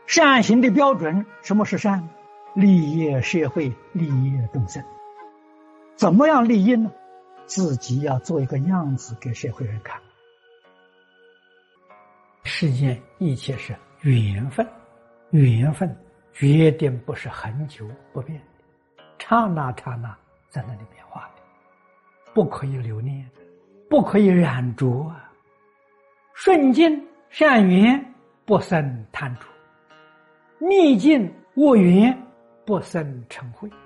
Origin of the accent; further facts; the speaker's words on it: China; 我们中国人讲的安贫乐道啊，